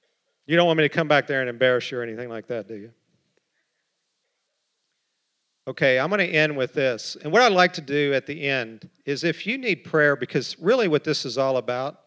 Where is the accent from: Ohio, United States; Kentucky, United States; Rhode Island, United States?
Kentucky, United States; I say sword because I'm from Kentucky